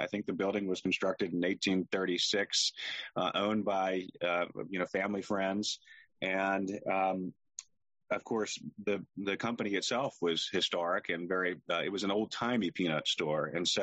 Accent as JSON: {"language": "English", "town": "Suffolk", "region": "Virginia", "country": "United States", "said": "I'm from Suffolk, Virginia, which is in the Tidewater area by Virginia Beach and Norfolk."}